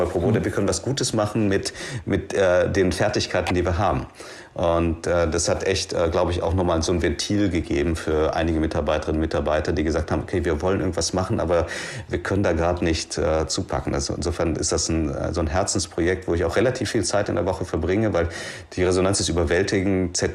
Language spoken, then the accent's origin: German; Philippines; Ich habe meine Kindheit auf den Philippinen verbracht. Das ist katholischer geht's nicht.